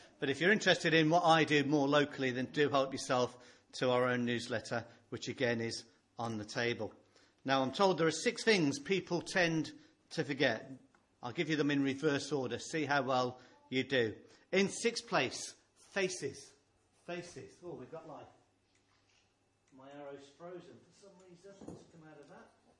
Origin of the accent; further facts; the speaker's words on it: South East England, United Kingdom; I'm down here from Hampshire for the weekend, staying up at Thilton.